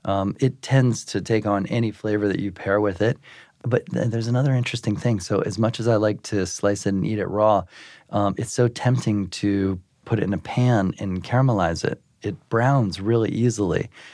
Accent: Midwest, United States; I grew up in the Midwest, and my grandmother, every Thanksgiving, would serve the dish, the baked sweet potatoes with marshmallows.

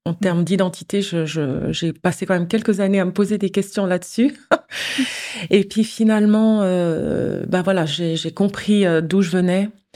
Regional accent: Benin; born there; also born or lived in Mali / Niger / Mozambique / Eswatini; les 15 premières années de ma vie, j'ai beaucoup voyagé en Afrique. On a fait plusieurs pays. Déjà, je suis née au Bénin. Puis ensuite, on a vécu au Mali, puis au Niger. Puis aussi au Mozambique.

